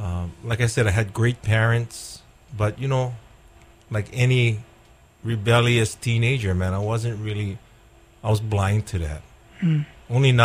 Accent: Kaneohe, Hawaii, United States; I grew up in Kaneohe, God's country

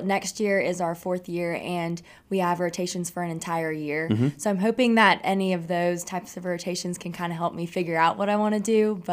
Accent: Birmingham, Alabama, United States; I'm also from Birmingham.

